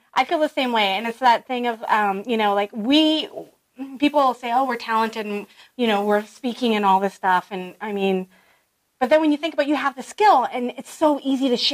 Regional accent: Canada; I'm from Canada

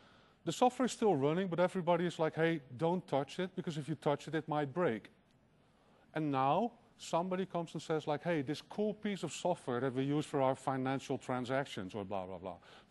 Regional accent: Netherlands; English is a second language; It's a Dutch band. I'm from Holland.

